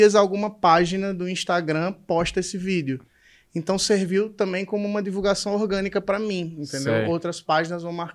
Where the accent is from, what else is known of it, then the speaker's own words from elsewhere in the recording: Northeast Region, Brazil; accent: Northeastern Brazilian; Até que eu chego num ponto e falei, caralho, é o meu sotaque, é o jeito que eu falo, velho.